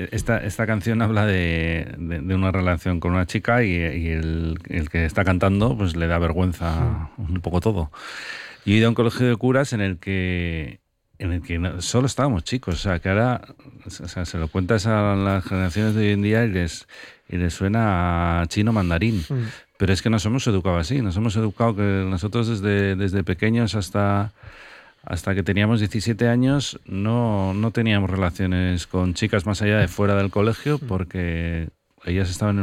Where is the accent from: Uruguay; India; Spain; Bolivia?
Spain; Bilbao, Basque Country; cuando les dices pues que somos de Bilbao y tal